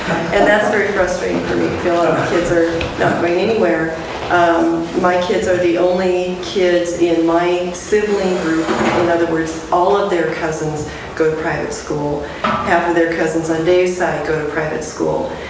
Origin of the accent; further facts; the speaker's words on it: Fremont, Oregon, United States; I'm from Fremont, Oregon, and I'm the one that's also the parent of three kids.